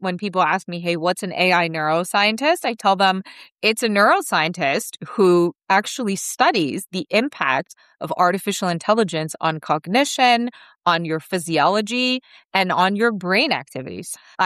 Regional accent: Toronto, Ontario, Canada; my parents immigrated from Jamaica. And they came to Toronto. I was born and raised in Toronto.

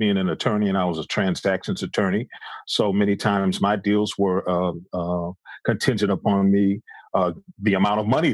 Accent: Cleveland, Ohio, United States; I left the group, to go back to my hometown of Cleveland, Ohio, to work in the steel mills for about 6 months

